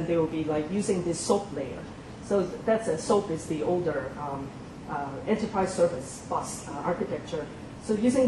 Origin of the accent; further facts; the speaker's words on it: Chicago, Illinois, United States; I was at a US cellular, cell phone provider company based in Chicago, and that's where I'm from, too. I'm from Chicago.